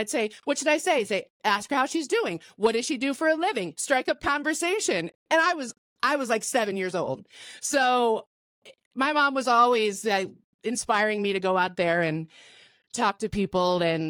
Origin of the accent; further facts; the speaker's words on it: Syracuse, New York, United States; I grew up in Syracuse, New York.